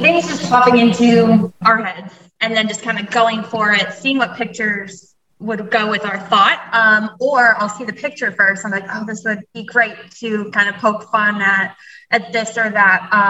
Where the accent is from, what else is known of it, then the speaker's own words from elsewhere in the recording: Barrington, Rhode Island, United States; Yeah, so we're both actually from Barrington. So we grew up in Barrington, went to high school together.